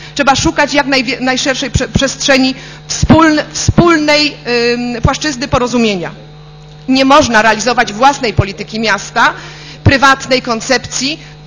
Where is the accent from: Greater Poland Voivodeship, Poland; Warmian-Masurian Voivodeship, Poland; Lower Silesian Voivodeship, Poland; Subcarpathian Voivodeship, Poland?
Greater Poland Voivodeship, Poland; Poznań; Przychodzą my poznaniacy, niektórzy to już zaczynają się tych my poznaniaków bać.